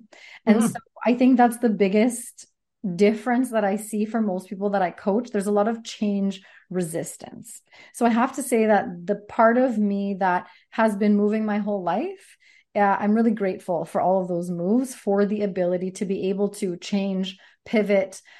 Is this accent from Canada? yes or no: yes; Sardis, British Columbia, Canada; also born or lived in Ontario; now in Coquitlam, Canada; We lived in Ontario. We lived all over BC, Fort St. John, Victoria. I grew up in Sardis, close to Chilliwack. And so now we're in Coquitlam.